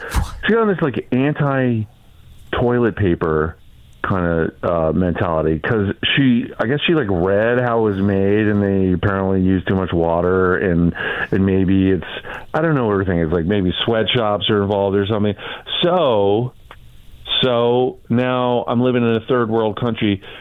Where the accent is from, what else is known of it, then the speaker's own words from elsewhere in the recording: United States; You know, this is my birthright. I'm an American.